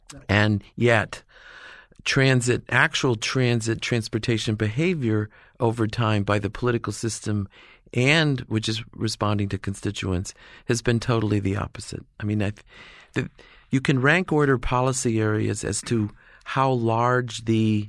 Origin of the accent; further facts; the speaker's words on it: Watertown, New York, United States; And so that city near where I grew up in Northern New York, Watertown, New York, 25,000 people, now has a bus system.